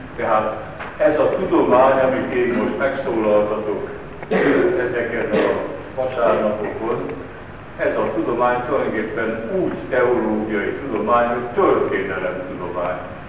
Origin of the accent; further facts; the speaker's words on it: Hungary; Én rólam mondjuk el lehet mondani azt, hogy magyar vagyok, férfi vagyok